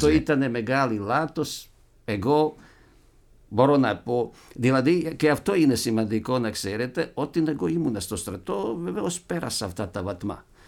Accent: Derventa, Republika Srpska, Bosnia & Herzegovina; Εγώ γεννήθηκα στην Ντέρβεντ, που είναι μικρή πόλη

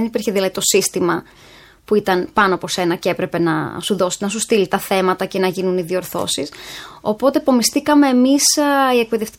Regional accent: Neochori, Central Macedonia, Greece; also born or lived in Thessaloniki; Γεννήθηκα Θεσσαλονίκη, έζησα και μεγάλωσα στο Νεοχώρι Χαλκιδικής. Τελείωσα λύκειο στο Λύκειο της Αρναίας Χαλκιδικής, στο Ενιαίο

